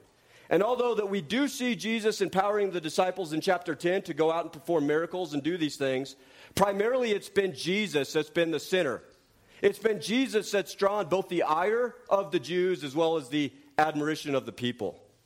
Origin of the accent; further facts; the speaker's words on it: Loveland, Colorado, United States; I said, "Well, I'm from Loveland, Colorado. I like baseball," right?